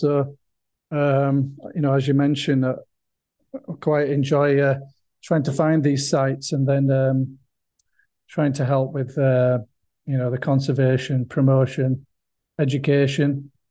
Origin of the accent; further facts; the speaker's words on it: England, United Kingdom; I'm from England originally, and I grew up looking over some hills and valleys.